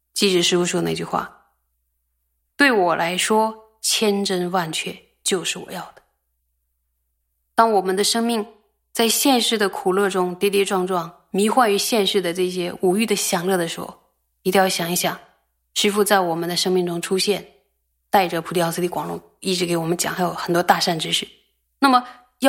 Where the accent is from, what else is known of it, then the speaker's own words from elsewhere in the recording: Northeast China, China; 他觉得我们东北人简直是太厉害了